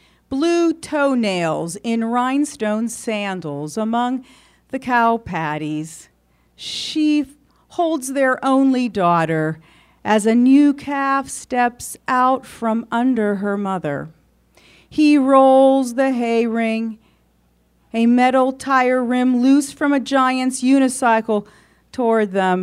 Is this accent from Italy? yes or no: yes; Italy; I come from Italy, in a village that I'm from.